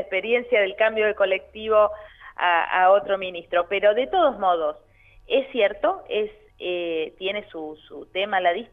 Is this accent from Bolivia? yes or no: no; Bariloche, Río Negro, Argentina; nosotros tenemos tres ministros que somos de Bariloche y vamos y venimos todas las semanas.